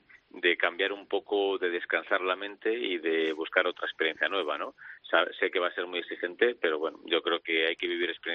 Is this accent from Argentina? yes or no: no; Valladolid, Castile and León, Spain; Yo soy de Valladolid, lógicamente, siempre le deseo lo mejor a Valladolid